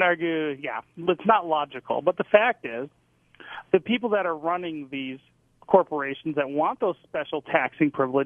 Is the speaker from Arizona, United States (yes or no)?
no; Detroit, Michigan, United States; also born or lived in Denver; now in Salt Lake City, United States; I was born and raised in Detroit. I lived in Denver for 11 years, and I moved back to Utah 4 months ago. So I live in Salt Lake City now.